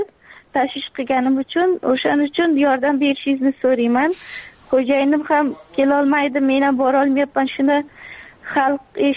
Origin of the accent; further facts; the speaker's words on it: Surxondaryo Region, Uzbekistan; also born or lived in Mazar-i-Sharif, Afghanistan; Mazori Sharif viloyatida tug'ilib, 1 yoshimda bo'lganimda dadamni ishlar shaqi bo'lganlar Surxondaryoda. Shaqi maktabni bitirdim